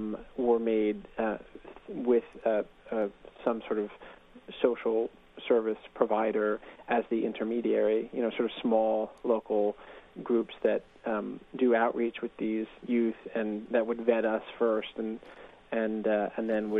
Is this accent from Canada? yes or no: no; East Coast, United States; because I'm from the East Coast and I had no idea what the town would be like